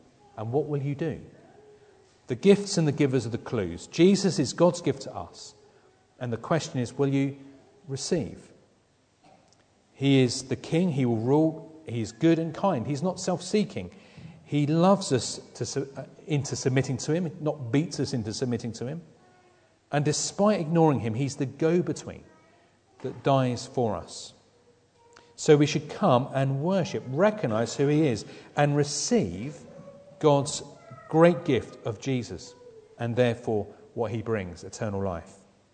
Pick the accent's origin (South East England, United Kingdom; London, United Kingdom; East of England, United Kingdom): East of England, United Kingdom; I'm from Essex. This is Essex.